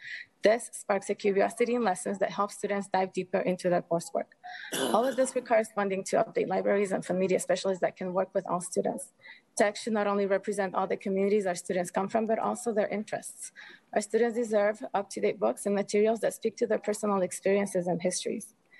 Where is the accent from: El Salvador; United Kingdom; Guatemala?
Guatemala; Guatemala City, Guatemala Department; first language Spanish; English is a second language; now in Rochester, United States; I grew up speaking Spanish and French in Guatemala City and learning English in middle school